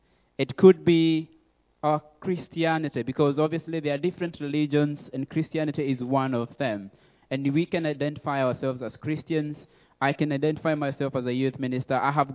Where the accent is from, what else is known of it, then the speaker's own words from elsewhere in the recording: Kenya; I'm Black African. I'm Kenyan. And in Kenya, we have tribes. I'm one of these 43 tribes. And one of the tribes is called Kikuyu. So that's one of the tribes I come from.